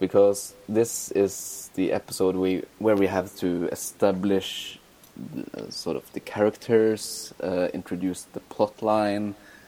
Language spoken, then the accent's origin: English; Norway; English is a second language; So yeah, you are from the UK, and I am obviously from Norway, I guess. You can hear.